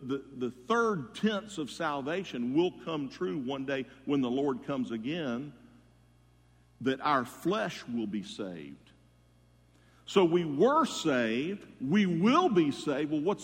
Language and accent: English; Jacksonville, Florida, United States; my very first class at UF when I came here from Jacksonville as a freshman was in Norman Hall